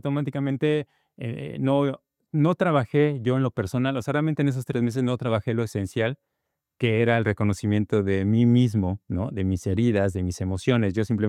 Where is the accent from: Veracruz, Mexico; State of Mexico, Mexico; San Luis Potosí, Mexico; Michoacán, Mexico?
State of Mexico, Mexico; Toluca; now in Cuernavaca, Mexico; Cuando yo llego a Cuernavaca, porque yo soy de Toluca y me traen a Cuernavaca